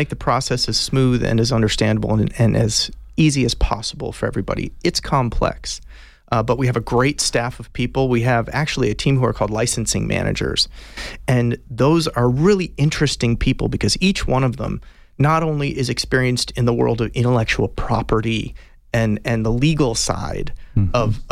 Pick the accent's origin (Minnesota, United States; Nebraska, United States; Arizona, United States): Arizona, United States; Tucson; I grew up in Tucson. I went through high school as an Amphi Panther a long time ago.